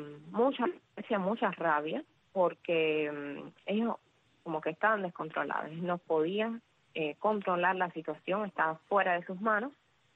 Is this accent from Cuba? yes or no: yes; Havana, Cuba; now in Camagüey, Cuba; Me dice que me vaya a La Habana, porque yo soy natural de La Habana